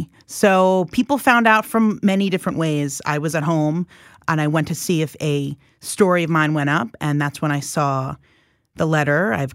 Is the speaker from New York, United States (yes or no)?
yes; Queens, New York, United States; I was born and raised in Queens, so once they expanded to the other boroughs, it was very exciting